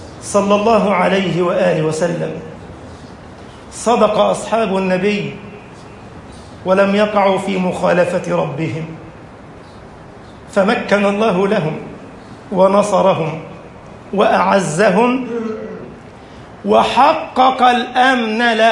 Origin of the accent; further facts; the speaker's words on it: Egypt; اللهم اجعل بلدنا مصر أمنا أمانا، سخاء رخاء وسائر بلاد المسلمين